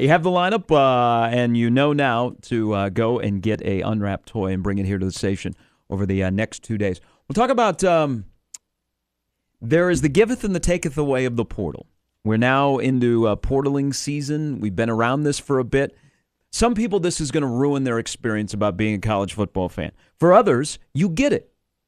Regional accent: East Coast, United States; accent: East Coast; There's some words now that I pronounce with my East Coast accent.

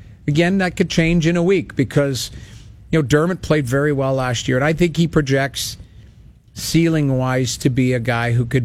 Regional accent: St. Albert, Alberta, Canada; Yeah, I grew up in St. Albert, Alberta.

